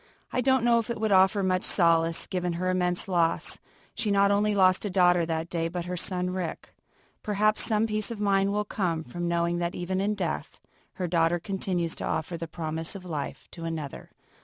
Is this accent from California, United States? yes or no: yes; St. Helena, California, United States; This summer, a family in my hometown of St. Helena marked the first anniversary of their son's death.